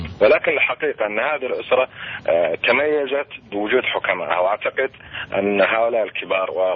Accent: Saudi Arabia; أنا كمواطن سعودي أشعر أن الأمانة لدى أصحابها حقيقة

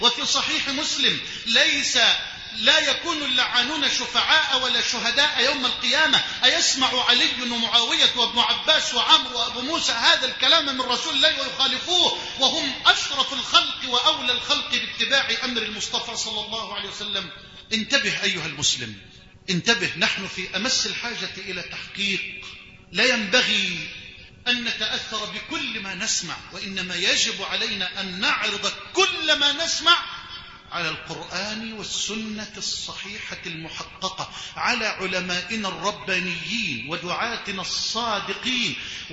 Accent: Egypt; بلدنا مصر

